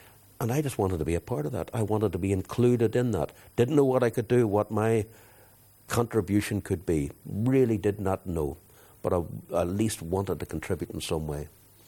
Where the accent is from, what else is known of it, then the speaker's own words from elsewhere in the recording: England, United Kingdom; And I think growing up in England, I felt very alienated there.